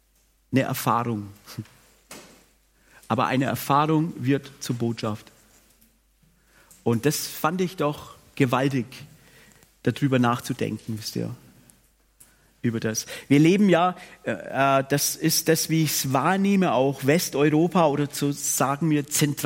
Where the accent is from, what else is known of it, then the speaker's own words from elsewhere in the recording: Bavaria, Germany; Ich komme ursprünglich aus dem Frankenland. Was heißt ursprünglich? Ich komme gerade aus dem Frankenland. Dort lebe ich auch.